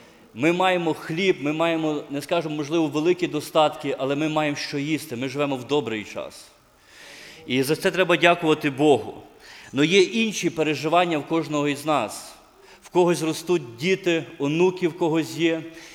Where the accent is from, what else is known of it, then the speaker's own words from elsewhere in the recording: Lviv Oblast, Ukraine; now in Lubny, Ukraine; Сам я з Львівщини, трудимося з дружиною на Полтавщині, таке є місто Лубни, може ви чули. Ми вже там місіонерами 6 років з дружиною поїхали з Львівщини і трудимося там.